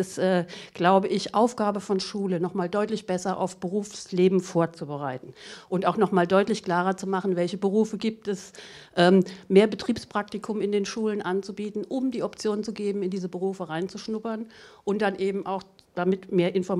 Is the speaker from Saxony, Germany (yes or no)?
no; Frankfurt, Hesse, Germany; born there; now in Ginsheim, Germany; Ja, geboren bin ich in Frankfurt, wohne in Ginsheim gerade